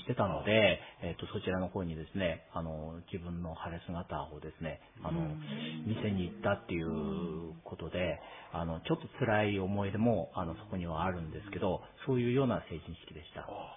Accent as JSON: {"language": "Japanese", "town": "Noboribetsu", "region": "Hokkaido", "country": "Japan", "said": "1月15日に僕も成人式ですね、ちょうど登別出身なので、登別の体育館の方で受けました。"}